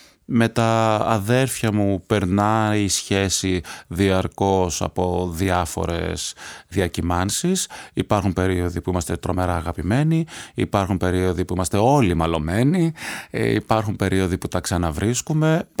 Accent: Athens, Attica, Greece; born there; Γεννήθηκα λοιπόν στην Αθήνα, έχω καταγωγή από την Άξο, την οποία δυστυχώς έχω επισκεφτεί πολύ λίγες φορές, πολύ λιγότερες από όσες θα ήθελα ίσως. Κατάγομαι από μια πολύ τεκνή οικογένεια, είμαστε 8 αδέρφια και έχω και 8 ανήψια.

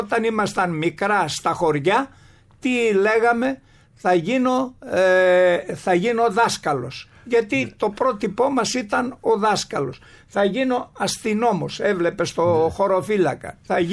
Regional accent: Karaiskakis, Western Greece, Greece; Εγώ είμαι καταγωγή από την Έτωλα Καρνανία, χωριό Καραϊσκάκη που είναι σχεδόν ενωμένο με τον Αστακό, από τον Αστακό δηλαδή.

